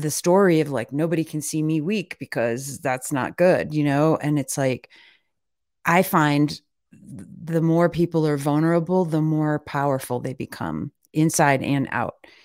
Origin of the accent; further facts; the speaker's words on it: Michigan, United States; my dad, Fast Eddie, was in the mafia when I grew up in outside of Detroit.